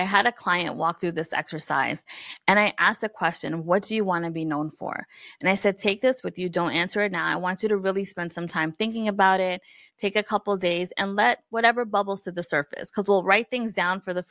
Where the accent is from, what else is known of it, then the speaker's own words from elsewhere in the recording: New York, United States; And I say this with love, but I'm from New York, so brace for impact.